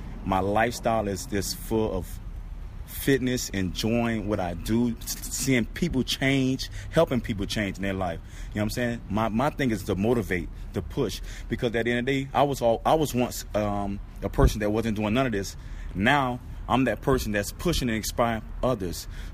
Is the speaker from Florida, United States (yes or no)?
yes; Miami, Florida, United States; Wow, I'm out of Miami, Florida.